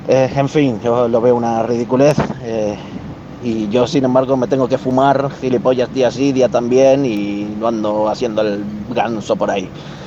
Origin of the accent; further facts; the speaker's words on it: Benaguasil, Valencian Community, Spain; de Benaguasil